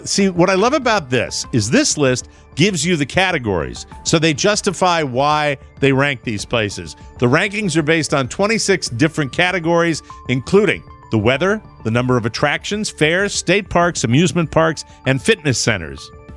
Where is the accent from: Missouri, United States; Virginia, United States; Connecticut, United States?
Connecticut, United States; Connecticut, my home state.